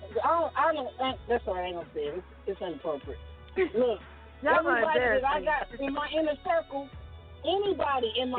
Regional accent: Gary, Indiana, United States; Because I'm from Gary, Indiana. Originally.

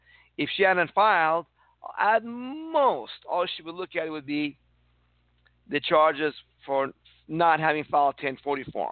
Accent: Iran; now in United States; I came from Iran, and I was shocked at how many Americans don't like or refuse to read and educate themselves.

